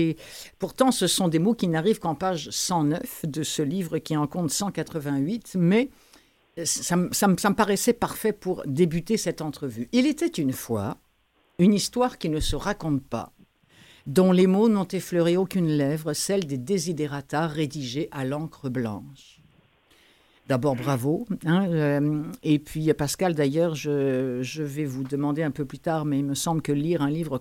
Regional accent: Normandy, France; moi je suis normande d'origine et il y en a absolument partout en Normandie.

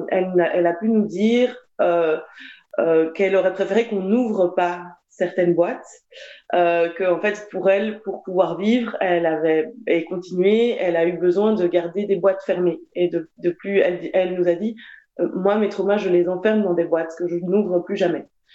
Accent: Belgium; also born or lived in Peru; Nos parents ont une histoire de migration. Moi, je suis née au Pérou, mais j'arrive en Belgique quand j'étais toute petite.

